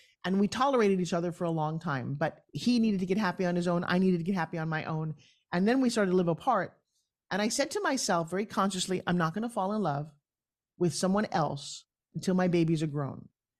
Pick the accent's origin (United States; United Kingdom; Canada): United States; St. Petersburg, Florida; I met one of the oldest burlesque strippers in my hometown here in St. Petersburg